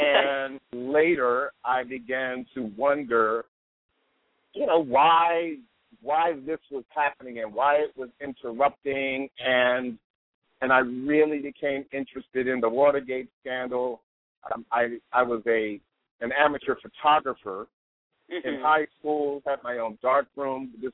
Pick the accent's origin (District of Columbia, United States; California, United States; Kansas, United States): District of Columbia, United States; Washington; also born or lived in Prince George's County, Maryland; Well, I'm from Washington, D.C. originally. That's where I was born.